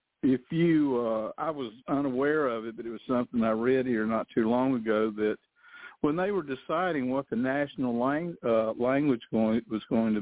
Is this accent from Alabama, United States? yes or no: yes; Alabama, United States; I'm from Alabama.